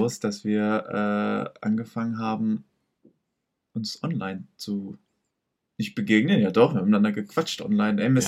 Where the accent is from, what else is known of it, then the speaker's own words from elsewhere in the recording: Zehlendorf, Berlin, Germany; Ich komme ja aus Zehlendorf.